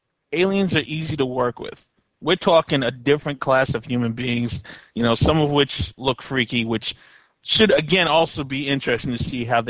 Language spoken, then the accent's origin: English; New York City, New York, United States; I'm a New Yorker. Bite me.